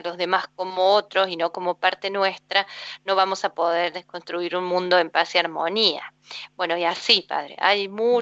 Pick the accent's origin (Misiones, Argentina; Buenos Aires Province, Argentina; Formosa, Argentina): Formosa, Argentina; de Formosa.